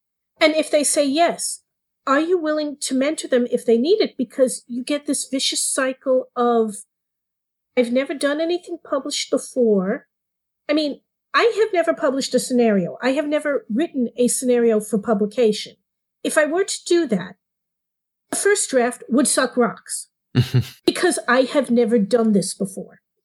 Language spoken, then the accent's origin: English; New York, United States; I'm a New Yorker.